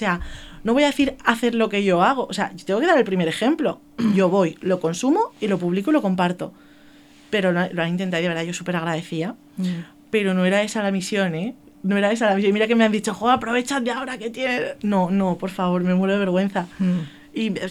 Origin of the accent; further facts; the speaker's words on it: Jumilla, Region of Murcia, Spain; Y es que tenemos una gastronomía que esto es una pasada. O sea, todo el que quiera venir a Jumilla, vaya donde vaya, vaya al bar que vaya, va a comer